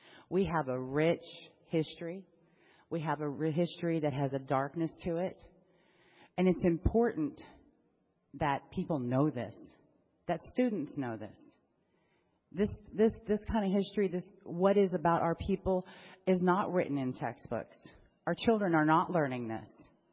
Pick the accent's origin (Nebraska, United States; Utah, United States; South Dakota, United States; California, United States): South Dakota, United States; I'm a member of the Rosebud Sioux Tribe. I'm originally from South Dakota, but been a resident down here for over 20 years.